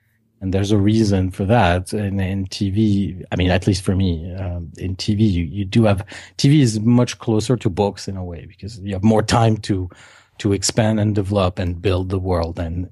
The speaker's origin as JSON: {"language": "English", "town": "Paris", "region": "Île-de-France", "country": "France", "tie": "born or raised there", "said": "I was a kid. I was 8 years old and was growing up in Paris."}